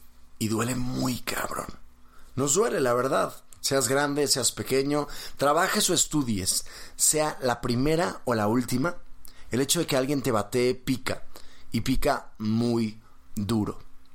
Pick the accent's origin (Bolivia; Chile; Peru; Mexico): Mexico; estoy en México, soy mexicano